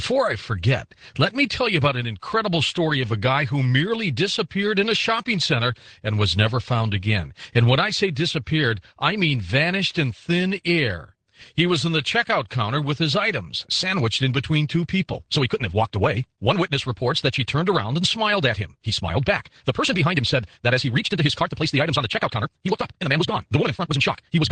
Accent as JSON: {"language": "English", "region": "Missouri", "country": "United States", "said": "But you know what? I'm from the Show Me State."}